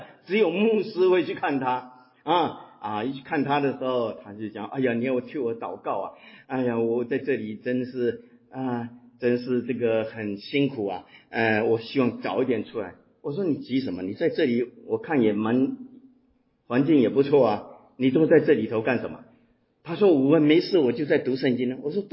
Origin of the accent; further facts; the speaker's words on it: Fuzhou, Fujian, China; 在那边才发现我是福州人。